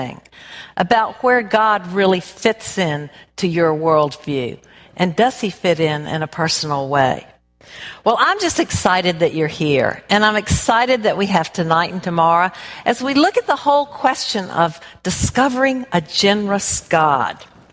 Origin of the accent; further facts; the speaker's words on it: Columbia, South Carolina, United States; born there; I was born in Colombia many years ago, and it's great to be back. I haven't been back here in about 5 years